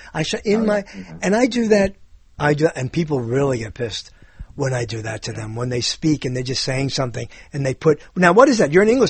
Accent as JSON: {"language": "English", "town": "Brooklyn", "region": "New York", "country": "United States", "said": "I'm not worried about Alzheimer's, and I come from Brooklyn, I'm going to get Weisenheimer's"}